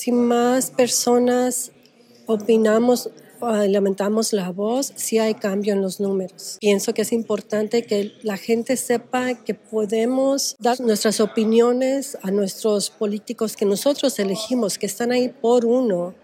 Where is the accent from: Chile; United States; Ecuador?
United States; Redwood City, California; also born or lived in Mexico; Yo nací en México, pero me crié en Redwood City.